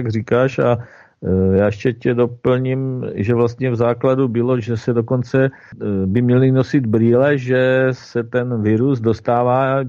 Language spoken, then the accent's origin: Czech; Brno, South Moravian Region, Czechia; jak se říká u nás v Brně v lampárně, že jo